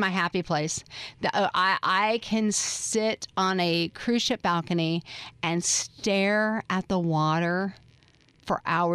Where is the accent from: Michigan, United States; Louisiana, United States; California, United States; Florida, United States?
California, United States; Los Angeles; I grew up in Los Angeles, down the outskirts of LA.